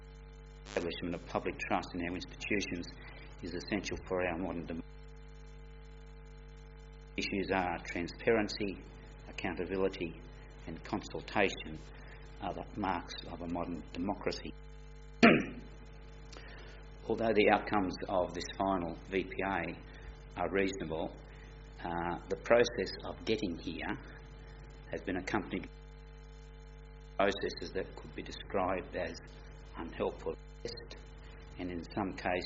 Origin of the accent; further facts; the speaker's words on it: Coolah, New South Wales, Australia; from Coolah. I've been a resident there virtually all my life.